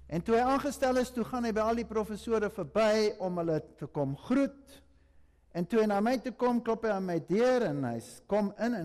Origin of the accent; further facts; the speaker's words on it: Germany; ek is maar 'n Duitser en 'n Duitser is 'n korrelkop.